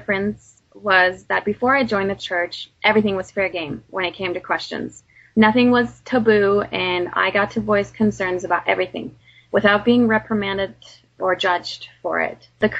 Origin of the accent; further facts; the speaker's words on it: Germany; with my mom being German and me and my brother growing up in Germany and having our little family there, then my father being American and eventually moving back to the States and his whole side of the family being over there